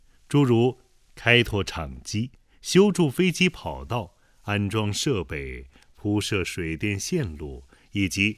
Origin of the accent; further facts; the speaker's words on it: Fengtai, Beijing, China; 我从小在丰台区长大